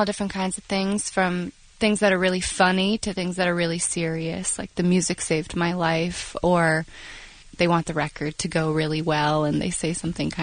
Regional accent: New York, United States; I'm from the Adirondacks, so the only thing that I ever remember coming to town was

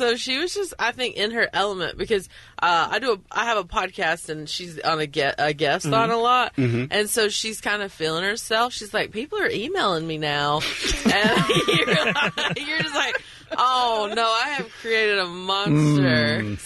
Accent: Belmont, North Carolina, United States; Yeah, I am from Belmont and in North Carolina.

